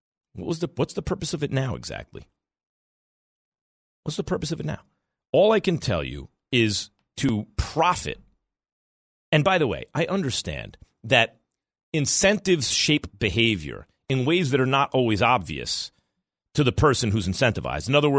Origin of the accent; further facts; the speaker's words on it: New York, United States; You should have heard my father around the dinner table because, you know, growing up in New York, he didn't, my dad has a Bronx accent